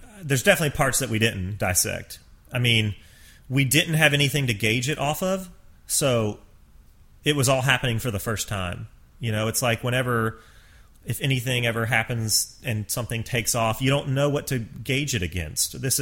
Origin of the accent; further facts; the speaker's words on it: Georgia, United States; Because I grew up in Georgia. I loved his history in Atlanta